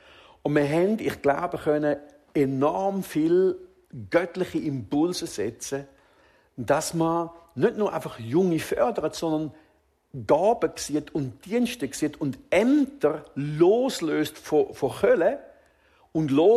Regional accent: Switzerland; auch wir als Schweizer können da echt noch etwas lernen.

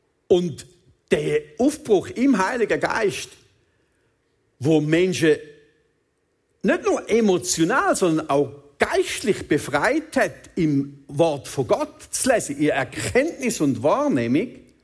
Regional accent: Switzerland; bei unserem demokratischen Verständnis, das wir haben als Schweizer

